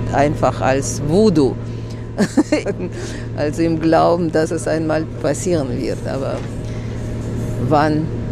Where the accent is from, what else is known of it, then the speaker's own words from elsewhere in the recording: Moscow, Russia; moved away as an adult; Das ist meine Heimat, ist Moskau. Ich habe dort über 70 Jahre gelebt und geboren worden.